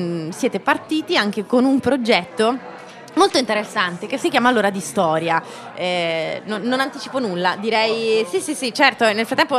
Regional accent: Rome, Lazio, Italy; now in Milan, Italy; da romana, anzi da come ormai mi definisco da un po' di tempo, milanese del Giambellino

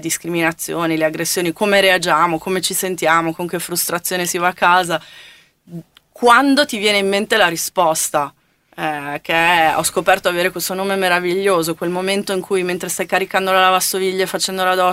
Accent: Milan, Lombardy, Italy; now in Vicenza, Italy; io sono una milanese trapiantata a Vicenza

